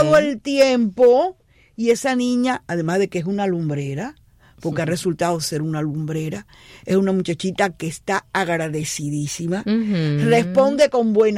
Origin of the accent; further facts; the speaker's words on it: Cuba; moved away; yo vine de Cuba